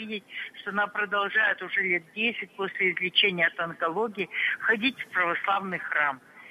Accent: Sverdlovsk Oblast, Russia; я из Свердловской области.

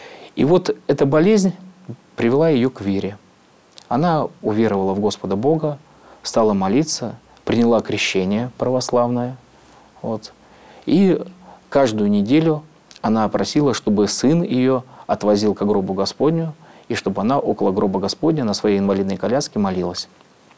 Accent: Novosibirsk, Novosibirsk Oblast, Russia; Я говорю: «Я из Новосибирска».

